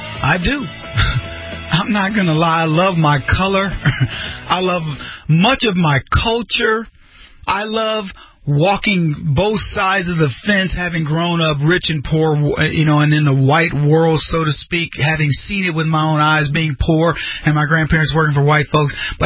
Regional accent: United States; But shoot, man, I'm like, yeah, I'm American.

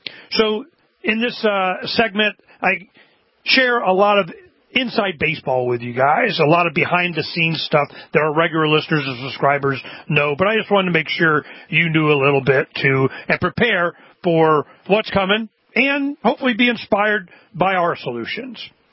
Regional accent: Arizona, United States; we're from Arizona, raised our family here.

